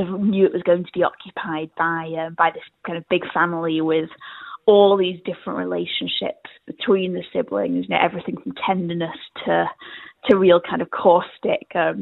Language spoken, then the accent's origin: English; East Midlands, United Kingdom; And I grew up in the Peak District, just sort of outside of Manchester, in a really small village there.